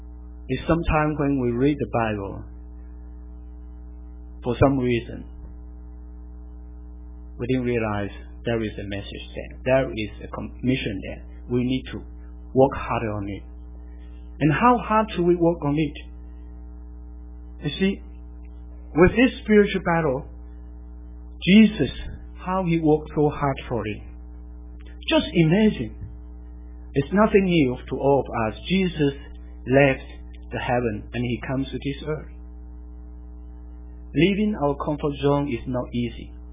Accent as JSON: {"language": "English", "country": "Malaysia", "said": "I mean, I'm from Malaysia, so it's nothing new to me."}